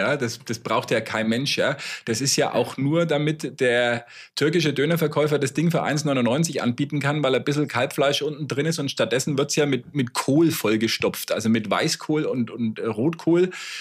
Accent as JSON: {"language": "German", "region": "Bavaria", "country": "Germany", "accent": "Franconian", "said": "als Franke"}